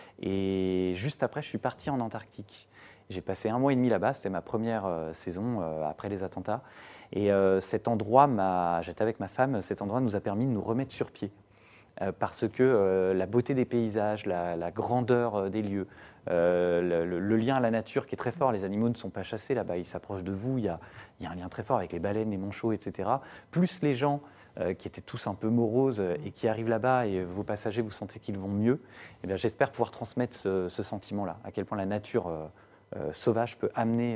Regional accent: Annecy, Auvergne-Rhône-Alpes, France; moi, je viens d'Annecy, en Haute-Savoie

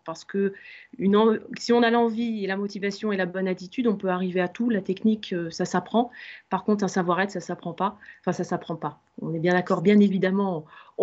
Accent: Limoges, Nouvelle-Aquitaine, France; près de là où je suis originaire, de Limoges.

